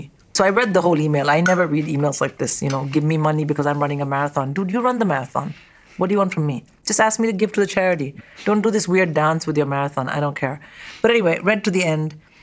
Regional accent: India; I am from India.

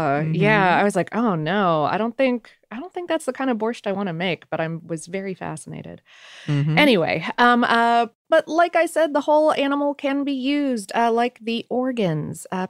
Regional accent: Florida, United States; Muscovy are the type that I grew up with in South Florida.

